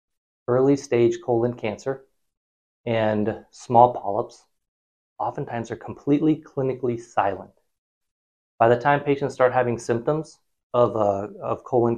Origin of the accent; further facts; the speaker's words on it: Huron, South Dakota, United States; I grew up in Huron, went to medical school here in South Dakota